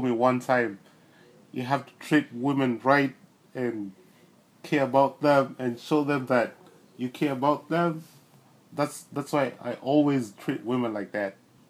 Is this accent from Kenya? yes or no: yes; Kenya; And I guess growing up in Kenya, we don't do all those things.